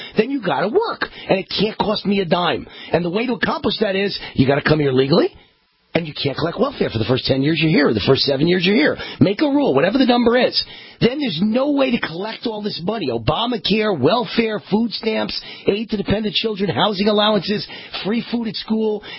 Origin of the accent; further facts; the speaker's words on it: New York, United States; moved away; I grew up in New York, and I left a long time ago, thank God. New York's a great place to be from.